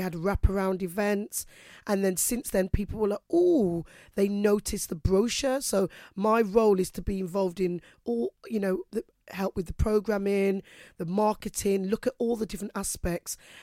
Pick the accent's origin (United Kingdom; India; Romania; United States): United Kingdom; I was born here, and in order to celebrate the richness of our history here